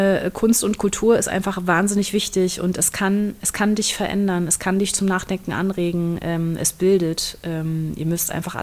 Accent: Berlin, Germany; weil Berlin ist meine alte Heimat und ich freue mich auch auf meine Familie.

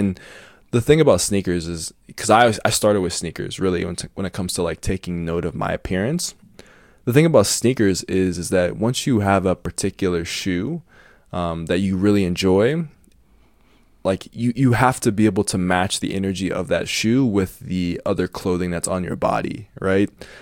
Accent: Denver, Colorado, United States; I grew up in Denver, Colorado.

